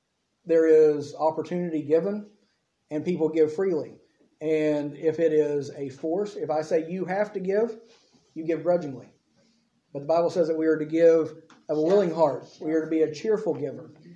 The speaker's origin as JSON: {"language": "English", "country": "United States", "said": "Well, I'm an American preacher, so yeah."}